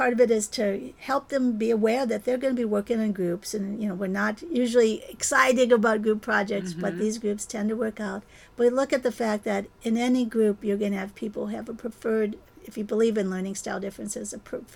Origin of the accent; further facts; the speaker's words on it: Minnesota, United States; I'm Anishinaabe, I'm Ojibwe Indian, I'm enrolled on the White Earth Reservation, I'm a member of the Minnesota Chippewa tribe.